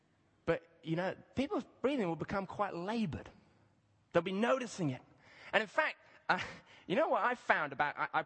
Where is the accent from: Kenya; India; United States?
Kenya; I grew up in Kenya, for those who don't know that reference.